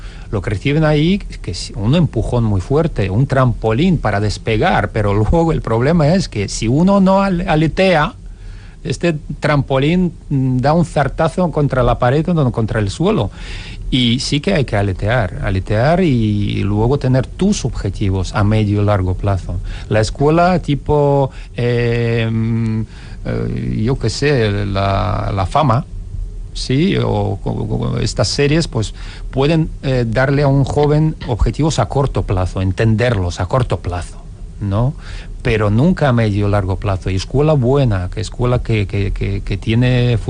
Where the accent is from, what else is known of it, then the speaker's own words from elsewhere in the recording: Bilbao, Basque Country, Spain; also born or lived in Moscow, Russia; aunque ya sabemos que los bilbaínos nacemos donde nos da la gana, y nací en Moscú por circunstancias geopolíticas.